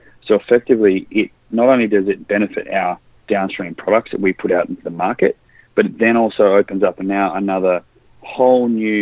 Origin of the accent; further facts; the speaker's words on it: Western Australia, Australia; born and bred in Western Australia, a long way away from North America.